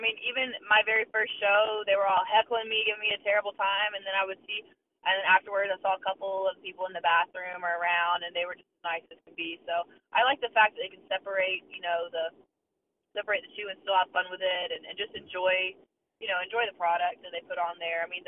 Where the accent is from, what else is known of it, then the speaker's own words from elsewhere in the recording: Durham, North Carolina, United States; it worked out perfect because I'm from North Carolina, Durham, North Carolina.